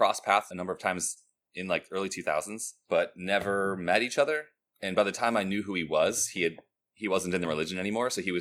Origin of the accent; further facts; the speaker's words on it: Wisconsin, United States; I was from Wisconsin, so like, you know, a couple hours away there was cool Witnesses